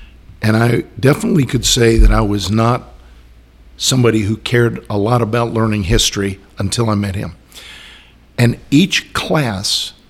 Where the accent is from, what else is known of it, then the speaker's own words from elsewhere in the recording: Boston, Massachusetts, United States; now in West Palm Beach, United States; And that happened in the 50s when we moved down here from Boston to the West Palm Beach area.